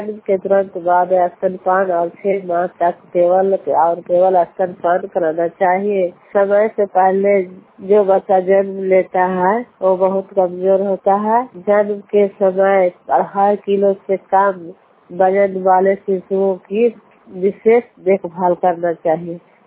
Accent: Nalanda, Bihar, India; नालंदा जिला और हिसा प्रखंड की रहने वाली हूँ।

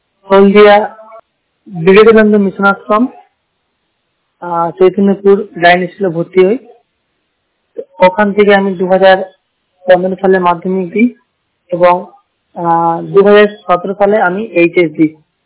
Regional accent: Bankura, West Bengal, India; আমার বাড়ি হচ্ছে পশ্চিমবঙ্গ রাজ্যের বাঁকুড়া জেলায়।

